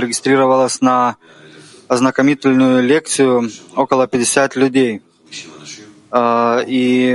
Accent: Šiauliai, Šiauliai County, Lithuania; now in Vilnius, Lithuania; Я в Вильнюсе, но я сам из Шевля.

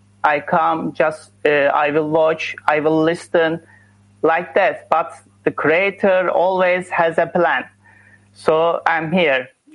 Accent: Turkey; English is a second language; I am from Turkey, and I'm studying for 2 years.

